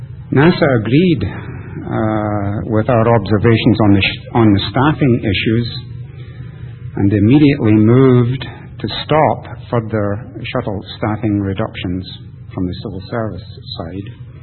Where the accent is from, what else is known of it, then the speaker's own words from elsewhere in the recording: Scotland, United Kingdom; now in United States; Obviously, I'm from Scotland originally, and I came to this country and never regretted it.